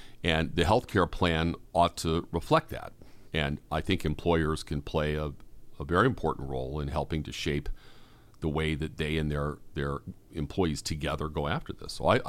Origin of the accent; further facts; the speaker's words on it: Boston, Massachusetts, United States; I'm a Bostonian.